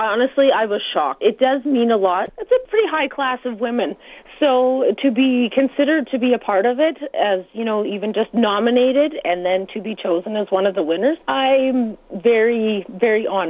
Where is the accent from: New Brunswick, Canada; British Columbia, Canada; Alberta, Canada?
Alberta, Canada; Worsley; I grew up in Worsley, Alberta, and my parents had a mixed farm up there.